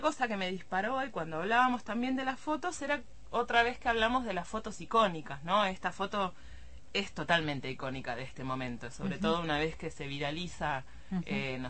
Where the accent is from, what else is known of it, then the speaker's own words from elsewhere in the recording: La Plata, Buenos Aires Province, Argentina; también nosotros porque somos platenses